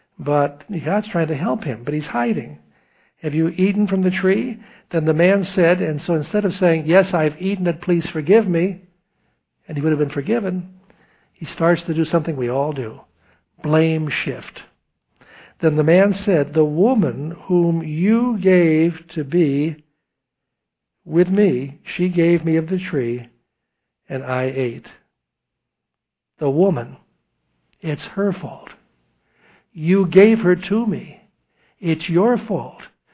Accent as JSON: {"language": "English", "region": "New York", "country": "United States", "said": "Once we had an evangelist from California point out something that I, as a New Yorker, didn't know."}